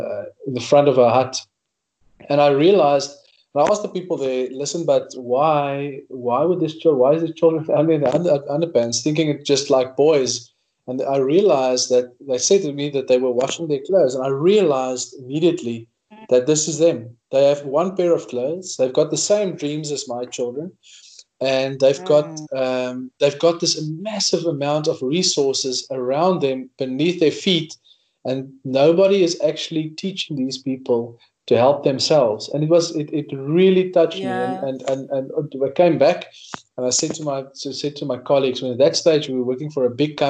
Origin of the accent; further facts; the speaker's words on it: Northern Cape, South Africa; born or raised there